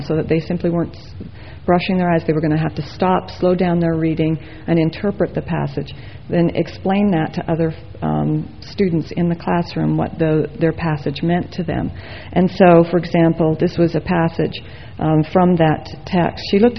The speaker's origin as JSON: {"language": "English", "town": "Las Vegas", "region": "Nevada", "country": "United States", "tie": "born or raised there", "said": "I grew up in the Las Vegas area the same time she did"}